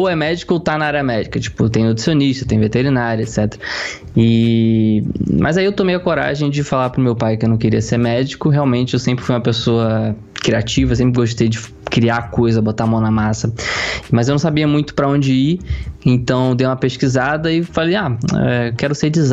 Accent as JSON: {"language": "Portuguese", "region": "Rio de Janeiro", "country": "Brazil", "accent": "carioca", "lives_now": "São Paulo, Brazil", "said": "A gente tinha o nosso playground maravilhoso, que era a cidade do Rio de Janeiro, né? Hoje eu moro em São Paulo, mas eu sou carioca. Muitas pessoas devem perceber pelo sotaque. Meu sotaque já tá meio misto"}